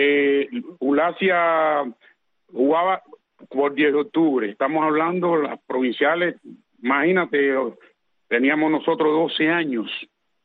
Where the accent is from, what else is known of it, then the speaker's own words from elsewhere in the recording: San Francisco de Paula, Havana, Cuba; born there; yo nací en San Francisco de Paula, del municipio de San Miguel de Padrón, en La Habana, el día 13 de enero de 1963.